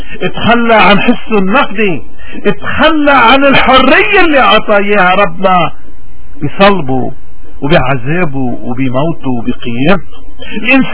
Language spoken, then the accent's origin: Arabic; Lebanon; وهذا هو اليوم اللي نحن كلبنانيين لازمنا